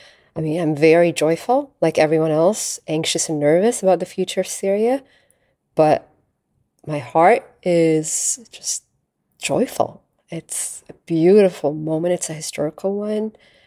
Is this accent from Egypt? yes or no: yes; Egypt; And I'm Egyptian. He made fun of Egyptians, which is a common thing among Arabs. I made fun of my accent.